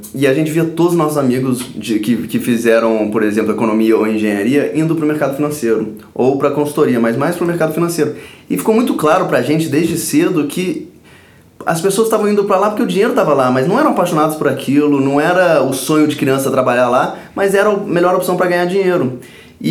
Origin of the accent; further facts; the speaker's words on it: Brazil; born there; a vontade de fato causar impacto no país onde eu nasci. Eu amo esse país, eu amo o Rio.